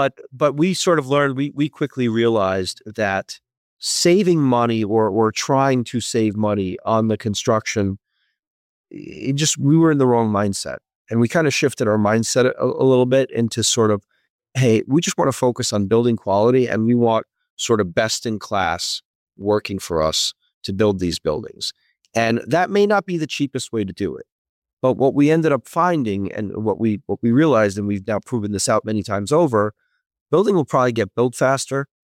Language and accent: English; New York, United States; I'm not crazy. It's just I'm from New York.